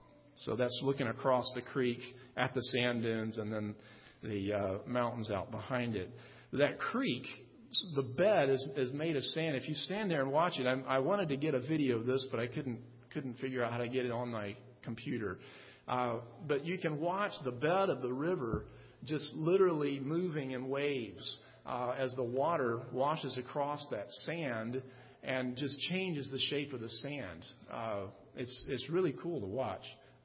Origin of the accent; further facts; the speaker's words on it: Birmingham, Alabama, United States; This is my dad here in the red shirt, and the house that I grew up in Birmingham, Alabama.